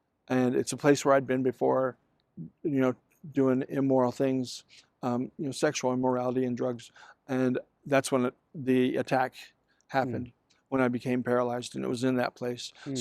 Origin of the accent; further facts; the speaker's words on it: Plano, Texas, United States; also born or lived in Dayton, Ohio / Austin, Texas; So I spent, 10 years in Dayton, Ohio, and then moved to Plano, Texas. Mm-hmm. Spent 10 years there, graduated from Plano East, moved to Austin, and spent 10 years there.